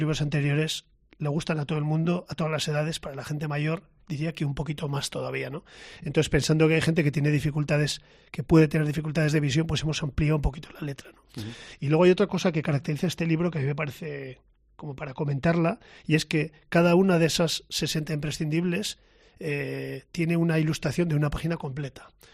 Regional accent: Pamplona, Navarre, Spain; decimos que somos de Pamplona y no nos damos cuenta de que nada más abrir la boca se nos nota, porque nuestro acento es inconfundible.

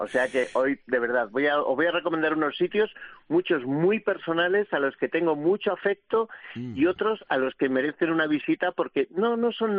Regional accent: Villacastín, Castile and León, Spain; en mi pueblo, Villacastín, Segovia

